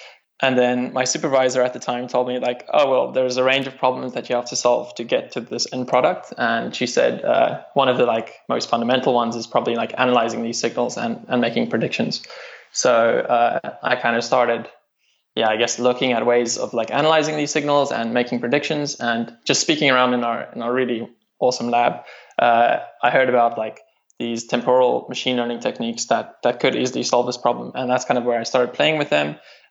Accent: South Africa; because I'm from South Africa, what I had to do quite often in Cambridge is do a Skype call back home

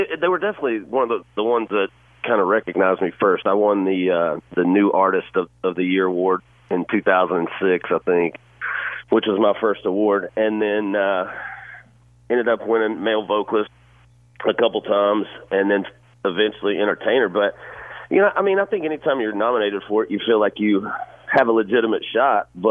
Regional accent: Georgia, United States; also born or lived in Florida; To me, man, I grew up in Georgia and Florida. Every summer I grew up around the beach, and so I love it.

